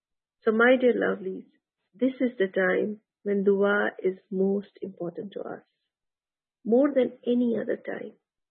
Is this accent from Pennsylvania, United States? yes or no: no; Atlanta, Georgia, United States; I'm from Atlanta, Georgia. I am a student of Quran just like you all.